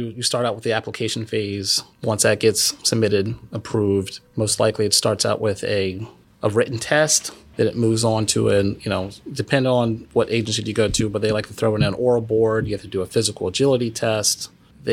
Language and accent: English; Maryland, United States; I came from Maryland, so definitely a culture shock.